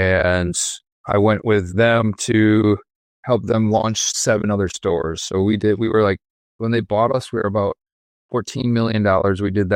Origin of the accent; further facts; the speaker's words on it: Wisconsin, United States; And I'm from Wisconsin.